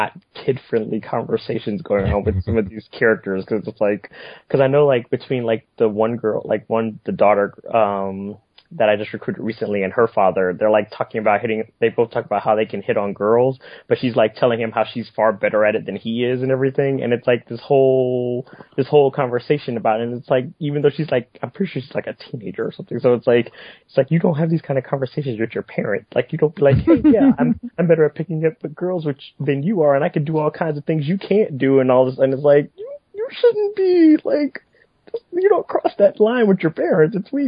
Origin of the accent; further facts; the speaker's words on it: United States; I don't understand this, because I'm American, and this, like, this is not a thing for us here.